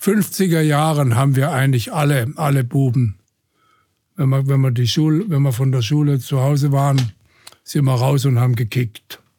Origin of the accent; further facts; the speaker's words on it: Hornberg, Baden-Württemberg, Germany; also born or lived in Freiburg; Ich bin ja sogar in Freiburg geboren, obwohl ich nicht in Freiburg aufgewachsen bin. Ich bin in Hornberg aufgewachsen.